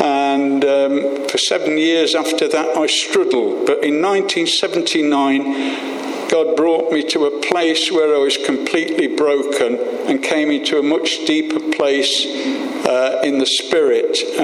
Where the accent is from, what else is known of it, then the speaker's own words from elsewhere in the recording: Coventry, West Midlands, United Kingdom; I was born and bred in Coventry during the time of the Blitz.